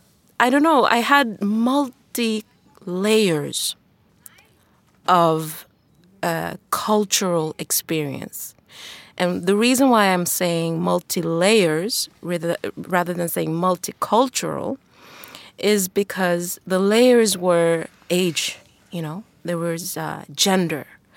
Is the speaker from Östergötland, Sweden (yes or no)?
no; Tensta, Stockholm County, Sweden; the beauty of being, growing up in Tensta, Spånga, back then, I mean, I had neighbors from Turkey, Eritrea.